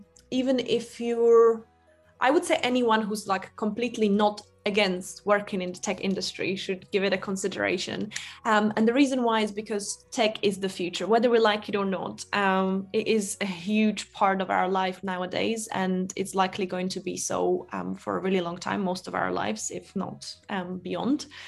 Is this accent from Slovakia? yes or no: yes; Slovakia; I grew up in Slovakia in the 90s.